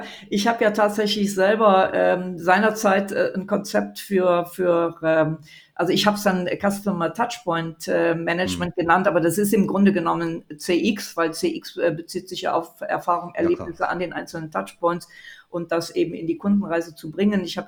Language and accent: German; Munich, Bavaria, Germany; wir haben leider hier in Deutschland, in München, ich komme ja aus München, wir haben leider nicht viel Schnee.